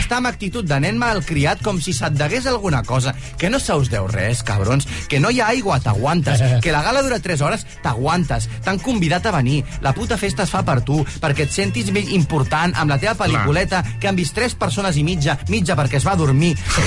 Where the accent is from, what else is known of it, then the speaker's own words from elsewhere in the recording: Catalonia, Spain; Aquí som catalans, sossos, desmenjats, pijos.